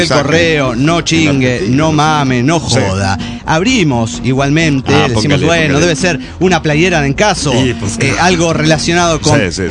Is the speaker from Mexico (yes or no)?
yes; Tuxtla Gutiérrez, Chiapas, Mexico; de Tuxtla Gutiérrez, Chiapas, México.